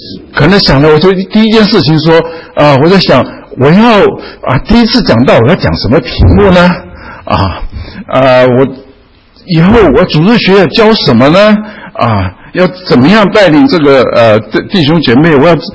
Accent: China

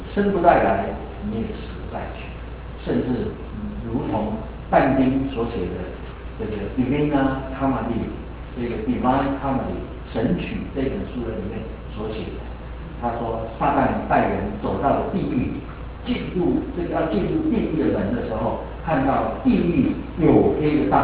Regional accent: Taiwan; accent: Taiwanese Mandarin; 我们从台湾来就是换，不晓得应该是换还是换，反正讲不清楚。

